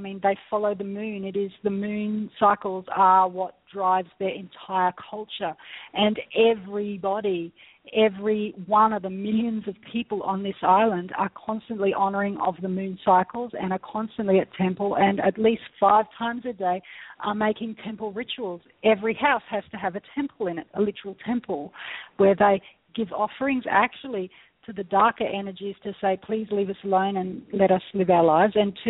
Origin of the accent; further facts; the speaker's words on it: Australia; I am Australian, by the way, if you haven't gathered by my accent.